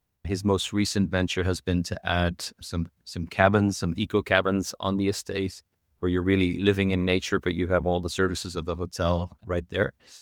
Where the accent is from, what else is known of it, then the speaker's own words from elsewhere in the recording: Ireland; moved away as an adult; I think my name gives away where I come from. I'm an Irishman, but now more of a global citizen living outside of Ireland since I was 18 years old.